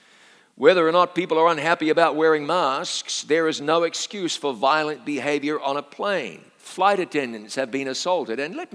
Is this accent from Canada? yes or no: no; New Zealand; A biological male from my home country of New Zealand